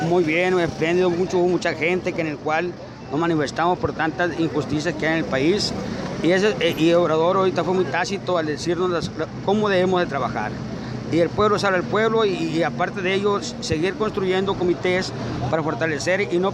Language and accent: Spanish; Ahome, Sinaloa, Mexico; Mi pueblo ahomense, los quiero mucho